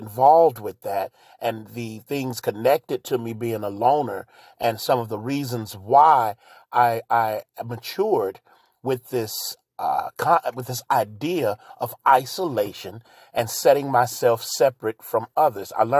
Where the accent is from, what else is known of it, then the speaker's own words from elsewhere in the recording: Cincinnati, Ohio, United States; I grew up in Over the Rhine. That's anybody from Ohio, anybody from Cincinnati, you know what Over the Rhine is. I grew up on 13th and Race.